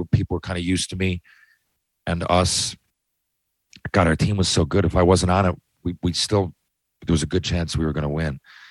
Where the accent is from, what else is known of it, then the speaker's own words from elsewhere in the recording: Mount Pearl, Newfoundland and Labrador, Canada; It's because I grew up in Mount Pearl, right?